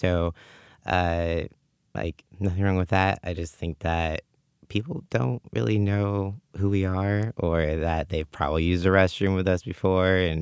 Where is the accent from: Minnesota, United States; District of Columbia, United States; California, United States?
California, United States; Auburn; growing up in Auburn, it was a much more, like, small, conservative town. I grew up going to a Christian school and all that stuff.